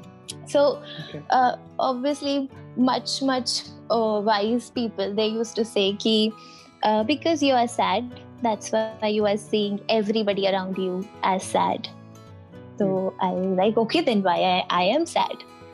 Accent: Jaipur, Rajasthan, India; And because I was from Jaipur

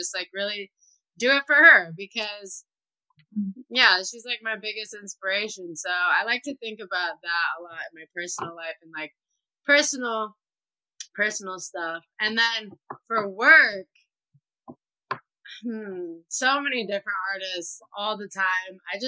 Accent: Midwest, United States; I am from the Midwest.

